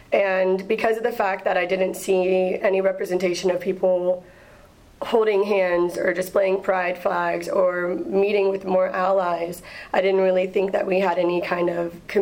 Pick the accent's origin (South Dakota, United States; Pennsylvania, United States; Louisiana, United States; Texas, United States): Louisiana, United States; Lafayette; I didn't get that type of diversity as I had whenever I was growing up in Lafayette.